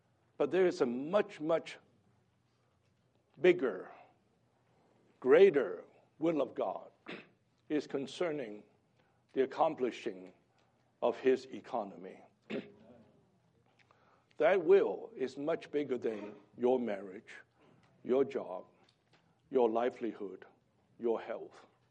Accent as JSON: {"language": "English", "country": "Hong Kong", "tie": "born or raised there", "said": "I was born in Hong Kong, raised up there."}